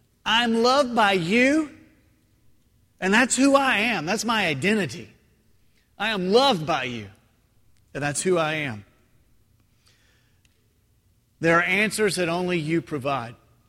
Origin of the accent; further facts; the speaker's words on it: Nashville, Tennessee, United States; I grew up in Nashville, Tennessee, and if you know anything about Nashville, you know Nashville is completely full of music.